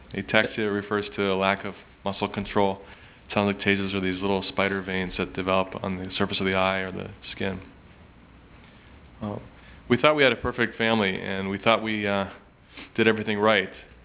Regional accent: Boca Raton, Florida, United States; I'm from Boca Raton, Florida.

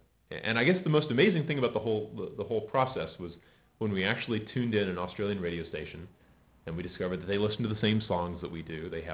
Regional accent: the South, United States; I'm from the South, so we used to have monster truck shows down there.

